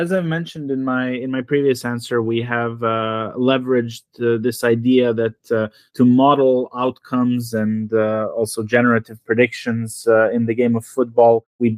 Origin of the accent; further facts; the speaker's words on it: Serbia; Yeah, I mean, I come from Serbia myself. We're also really crazy about football.